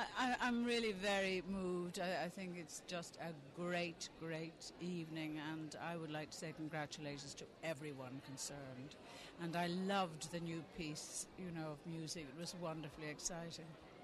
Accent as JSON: {"language": "English", "town": "Galway", "region": "Connacht", "country": "Ireland", "lives_now": "Dublin, Ireland", "said": "When I came up from Galway years ago, one would go to the old Capitol for concerts and things like that."}